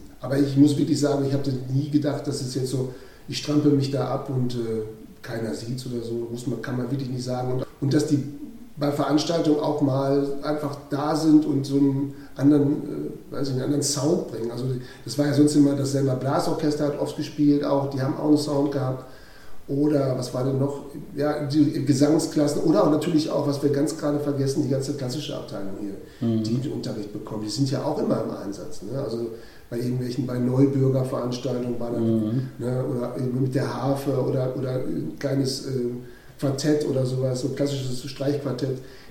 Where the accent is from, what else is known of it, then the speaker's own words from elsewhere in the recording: Werne, North Rhine-Westphalia, Germany; Ich bin auch in Werne geboren, wir sind aber nachher nach Runte gezogen, aber ich war trotzdem in Werne auf dem Anne Frank, genau.